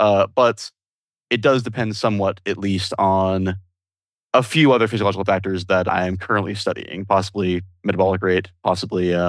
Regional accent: Florida, United States; at least where I grew up in West Florida, it's mostly the Gulf flounder.

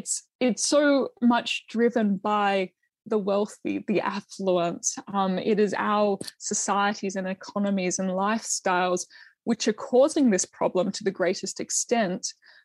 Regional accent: Australia; born there; I was born in Australia.

